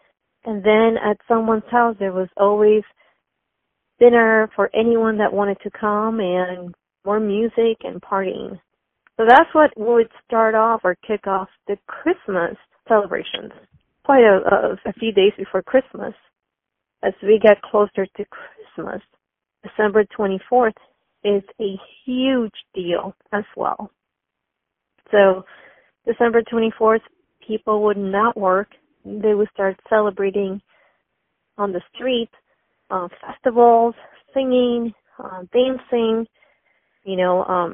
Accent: Nicaragua; I do. I have family in my hometown and three major cities in Nicaragua.

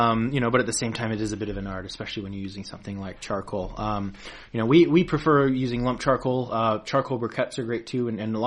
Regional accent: Colorado, United States; I do want to say I'm from Colorado, and we like to joke in Colorado that every season is grilling season.

